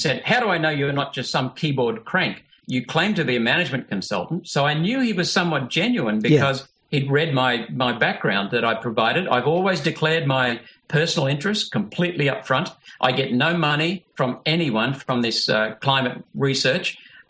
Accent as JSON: {"language": "English", "country": "India", "tie": "born there", "said": "First of all, I was born in India"}